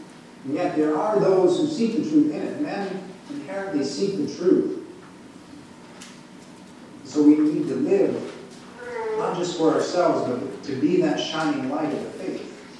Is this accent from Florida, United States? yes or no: no; Wisconsin, United States; accent: northern; now in Minnesota, United States; We have here in Minnesota, we have a Minnesotan accent. I'm from Wisconsin, I also have a northern accent. Sometimes people comment about it.